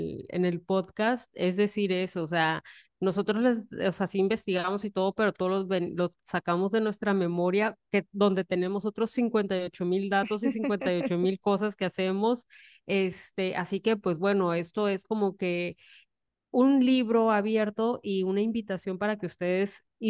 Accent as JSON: {"language": "Spanish", "town": "Los Mochis", "region": "Sinaloa", "country": "Mexico", "said": "yo soy de Mochis, Sinaloa."}